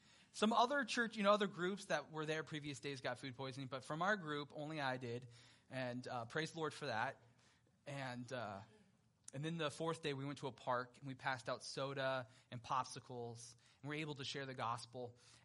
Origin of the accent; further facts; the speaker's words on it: California, United States; And good thing I'm from California, we don't say yes, ma'am, yes, sir, you know, it's just culturally what we do out there.